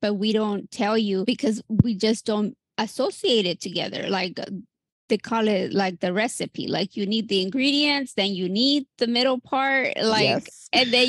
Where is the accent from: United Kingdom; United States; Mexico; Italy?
United States; Like, you know, I'm Mexican American, and like, I didn't get diagnosed till I was, you know, in my first year of med school